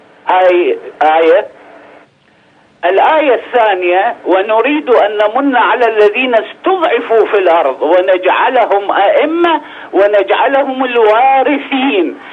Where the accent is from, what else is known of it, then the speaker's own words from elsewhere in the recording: Saudi Arabia; لا أنا أكيد من السعودية.